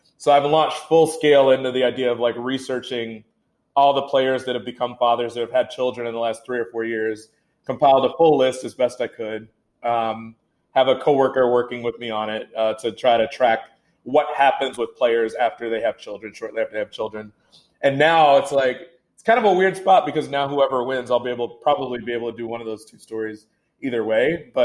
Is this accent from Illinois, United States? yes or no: yes; Chicago, Illinois, United States; I'm being from Chicago.